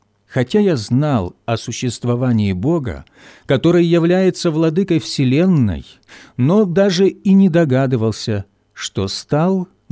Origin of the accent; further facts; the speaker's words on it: Vinnytsia, Vinnytsia Oblast, Ukraine; born there; Я родился в Виннице, в семье военнослужащего, воспитывался в безбожной среде.